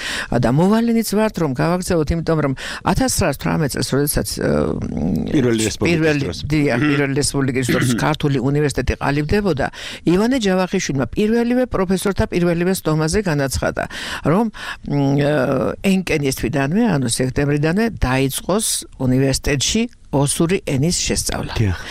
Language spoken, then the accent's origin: Georgian; Kakheti, Georgia; also born or lived in Znauri; მე მართალია კახეთში დავიბადე, მაგრამ თითქმის სანახერო თავარ კახეთსა და ზნაურის რაიონში გაზრდილი. იმიტომ რომ სკოლაში კახეთში სწავლობდი, ზნაურში სწავლობდი.